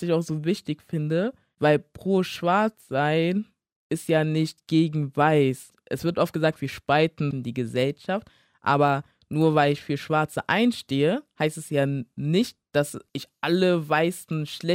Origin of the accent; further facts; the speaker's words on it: Ghana; ich wurde ja auch in Ghana geboren, ich komme aus Ghana.